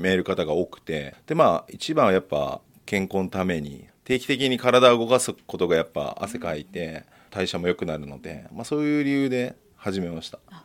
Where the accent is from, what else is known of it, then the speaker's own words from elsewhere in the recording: Tokyo, Japan; 一応出身は東京なので、はい、海がなかったのでサーフィンはしてなかったですね。